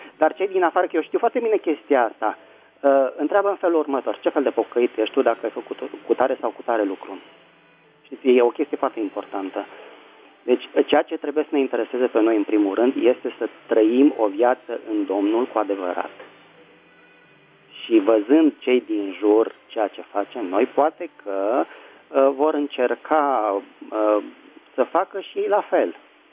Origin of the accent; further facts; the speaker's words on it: Bucharest, Romania; din București!